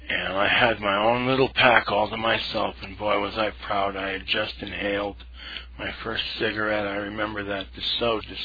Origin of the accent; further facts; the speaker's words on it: New England, United States; also born or lived in Boston, Massachusetts / Connecticut / Maine; I was born in Boston, Massachusetts in 1960, and I grew up in New England, and several towns in New England, Connecticut, Maine, and Massachusetts.